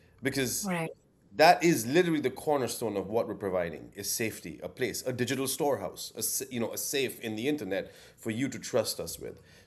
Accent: Delhi, India; now in United States; Raj is a kid from Delhi. I was a kid from Delhi. I don't think I spoke much differently than I speak now.

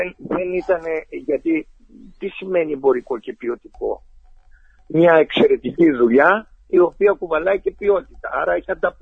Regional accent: Epirus, Greece; Και στη δικιά μου, και στην Ήπειρο.

